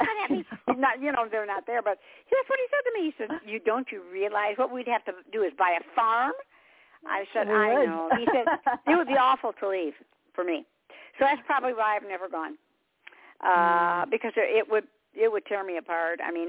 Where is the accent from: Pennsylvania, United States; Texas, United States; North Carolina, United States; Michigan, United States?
Michigan, United States; And I'm originally from Michigan, so I really appreciate it here.